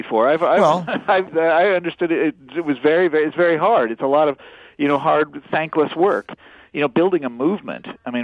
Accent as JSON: {"language": "English", "region": "Kansas", "country": "United States", "said": "I'm from Kansas, and for whatever reason, I know a great deal about populism in Kansas."}